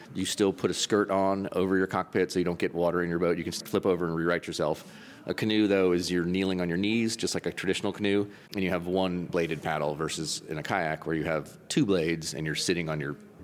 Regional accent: Pompano Beach, Florida, United States; Yes, I grew up in Pompano Beach, Florida.

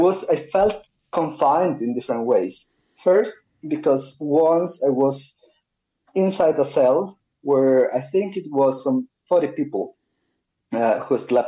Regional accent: Colombia; They are, well, you know, I'm Latin American, I'm from Colombia, I'm not from a wealthy family, I'm from more of a middle-class family.

